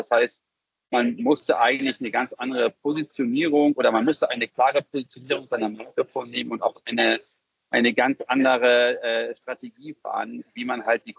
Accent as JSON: {"language": "German", "region": "Hamburg", "country": "Germany", "tie": "born or raised there", "said": "Ich bin eigentlich Hamburger Jung, dort groß geworden, aufgewachsen, studiert."}